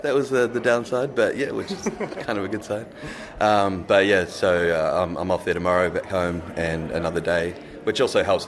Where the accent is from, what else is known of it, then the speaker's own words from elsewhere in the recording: New Zealand; it's the first time a major Drupal event has been hosted in my hometown. If you're keen to check out New Zealand